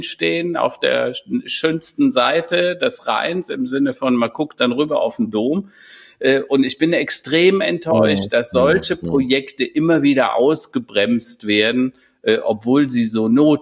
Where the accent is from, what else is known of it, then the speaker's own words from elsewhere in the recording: Strieven, North Rhine-Westphalia, Germany; ich komme ja nicht hier aus Hennef, sondern aus Strieven, so ein 200-Seelen-Dorf tatsächlich, extrem behütet